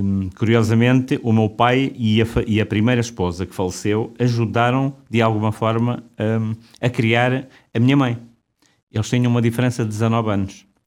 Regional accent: Amial do Campo, Centro, Portugal; born there; eu nasci numa aldeia aqui perto de Coimbra, que é o Amial do Campo, a cerca de 12 quilómetros de Coimbra

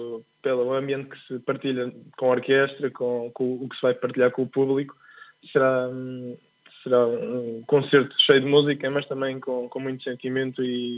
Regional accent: Centro, Portugal; 3 horas para mim, que eu venho do centro de Portugal

